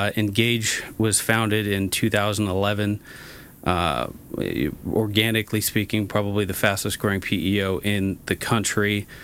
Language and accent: English; California, United States; born and raised in Orange County. I've been out here my whole life